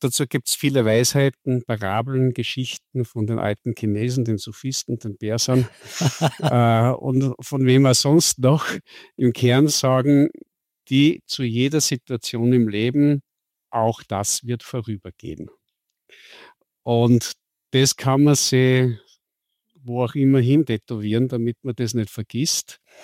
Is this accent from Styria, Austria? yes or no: no; Salzburg, Austria; born there; also born or lived in Innsbruck; bin gebürtig aus Salzburg, habe in Innsbruck Betriebswirtschaftslehre studiert